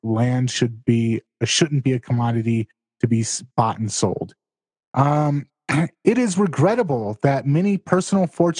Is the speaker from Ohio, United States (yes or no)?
no; Los Angeles, California, United States; I grew up in Los Angeles. The water there is garbage, and bottled water there is great.